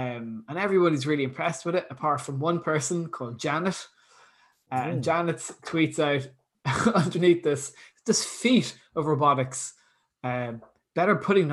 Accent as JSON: {"language": "English", "country": "Ireland", "said": "We are bad Irish men."}